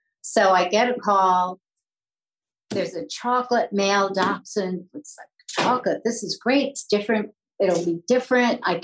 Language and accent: English; New York, United States; I was born in New York Hospital. I'm a New Yorker through and through.